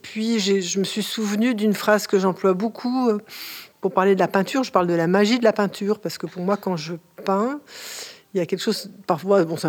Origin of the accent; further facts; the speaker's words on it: France; Donc, moi, je me considère comme française. J'ai un petit accent français quand je parle en anglais. Je parle un petit peu moins bien que le français.